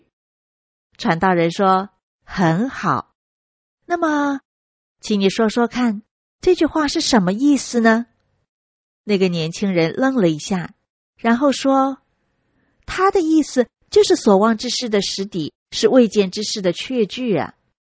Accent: China; 我想我们中国人啊，最懂得背诵的价值了。我们从小背诗词、背古文

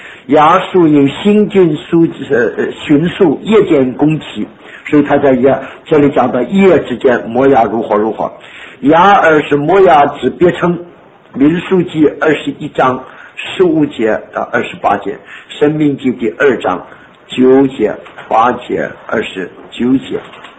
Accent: China; 我们中国人是带孝是吧？也有麻布吧？

